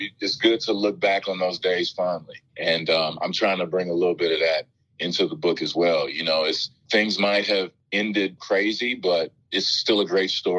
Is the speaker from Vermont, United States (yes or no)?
no; Dallas, Texas, United States; That's my hometown. I saw people that I grew up with and played high school basketball with wearing Dallas Mavericks championship jerseys.